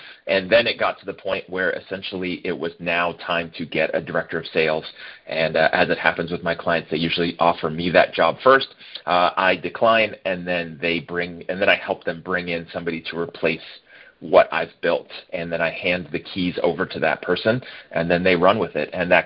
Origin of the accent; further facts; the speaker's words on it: California, United States; I live in California, about an hour north of San Francisco. I grew up in the Bay Area. I'm pretty much a West Coast guy.